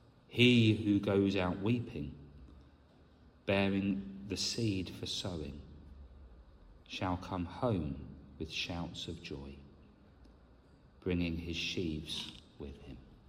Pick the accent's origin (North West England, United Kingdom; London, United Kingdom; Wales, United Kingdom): Wales, United Kingdom; I come with good news from Wales.